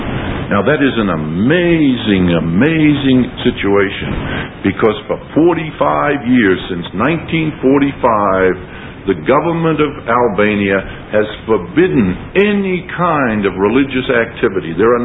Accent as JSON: {"language": "English", "country": "Australia"}